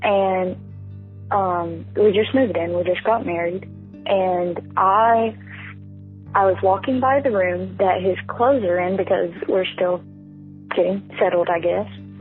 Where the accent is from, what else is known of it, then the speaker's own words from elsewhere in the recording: Alabama, United States; I'm from Alabama.